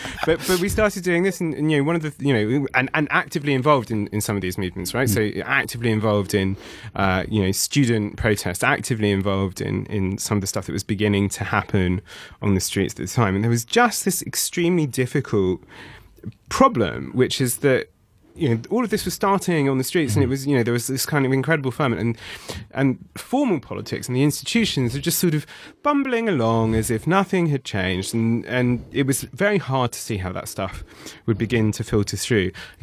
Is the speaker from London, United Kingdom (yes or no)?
yes; London, United Kingdom; as a Londoner, you know, someone who's born and bred here